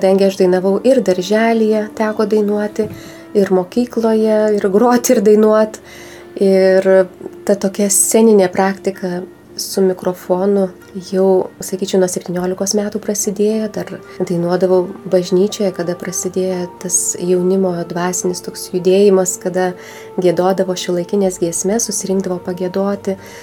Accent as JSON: {"language": "Lithuanian", "town": "Alytus", "region": "Alytus County", "country": "Lithuania", "tie": "born or raised there", "accent": "Dzūkian", "said": "Nors aš laikau save dzūkę, kadangi gimiau, augau Alytuje ir tą tarmę girdėjau"}